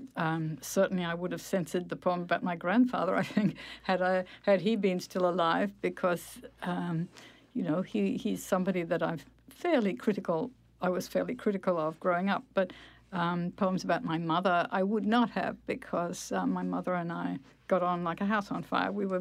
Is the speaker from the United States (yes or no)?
no; Australia; my background as an Australian